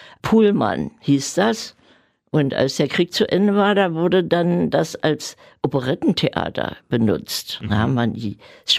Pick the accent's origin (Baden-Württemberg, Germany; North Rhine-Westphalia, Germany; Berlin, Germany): Berlin, Germany; born or raised there